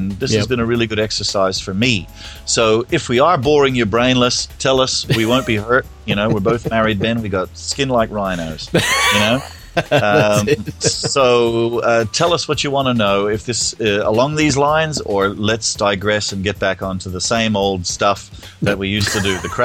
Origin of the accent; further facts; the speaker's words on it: Canada; I'm Canadian, eh? Actually, I'm not even a Canadian citizen.